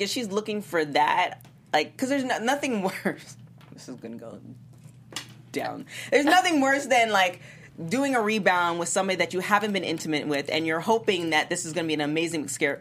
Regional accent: Canada; I'm clearly Canadian.

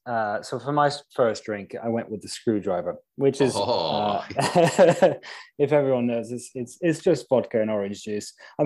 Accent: Paris, Île-de-France, France; For me, it's growing up in Paris. I was young and going out with friends

